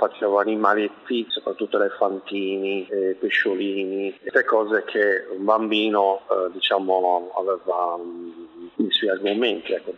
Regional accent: Sardinia, Italy; rispecchia l'amore che ho per la mia terra, perché la Sardegna ha un immenso patrimonio culturale

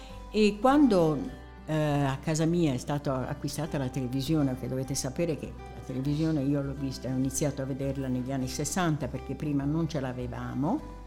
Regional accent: Siurgus Donigala, Sardinia, Italy; Ecco, non ho premesso che io vengo da un paese. Il mio paese si chiama Siurgus Donegal.

